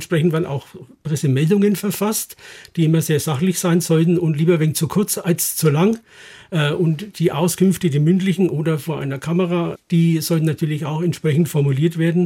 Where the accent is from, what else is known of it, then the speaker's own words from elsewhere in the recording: Nuremberg, Bavaria, Germany; Ich bin in Nürnberg geboren, ich bin in Nürnberg aufgewachsen, zur Schule gegangen, bin dann bei der Bereitschaftspolizei in Nürnberg eingestellt worden